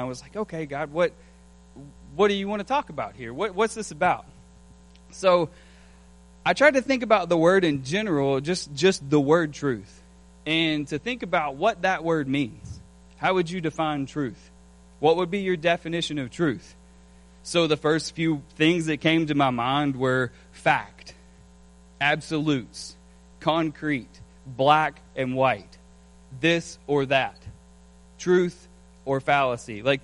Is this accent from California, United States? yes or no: no; Kentucky, United States; I'm an import to Meade County. I married Brianna Schultz. I grew up in Grayson County, Kentucky